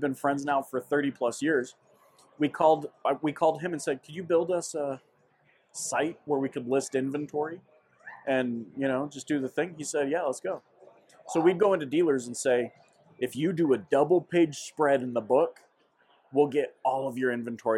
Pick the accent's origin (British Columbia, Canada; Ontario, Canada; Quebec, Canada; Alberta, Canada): British Columbia, Canada; I grew up in British Columbia, Canada.